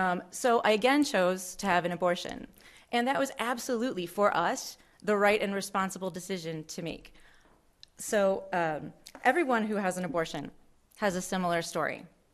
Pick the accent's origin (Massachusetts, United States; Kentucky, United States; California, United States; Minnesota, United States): Minnesota, United States; I am a Minnesotan born and bred, ridiculously, obnoxiously proud of it.